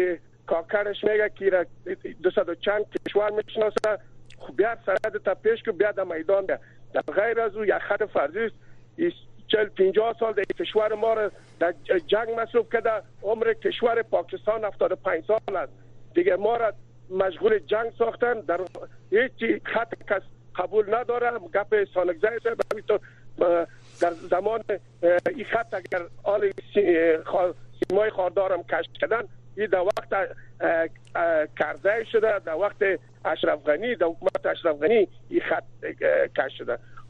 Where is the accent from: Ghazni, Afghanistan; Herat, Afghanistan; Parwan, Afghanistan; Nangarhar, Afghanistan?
Nangarhar, Afghanistan; Jalalabad; از جلال آباد هستم.